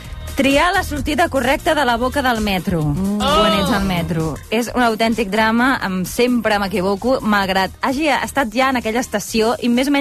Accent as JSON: {"language": "Catalan", "region": "Catalonia", "country": "Spain", "said": "soc del Llobregat."}